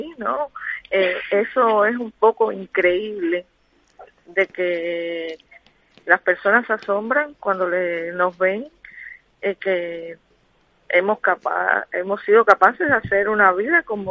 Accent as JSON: {"language": "Spanish", "country": "Cuba", "moved": "yes", "lives_now": "Spain", "said": "algo que se hace allá en mi país, en Cuba"}